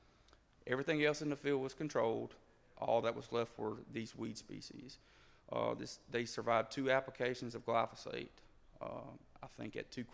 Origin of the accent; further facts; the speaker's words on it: Louisiana, United States; I mentioned I was from Concordia Parish.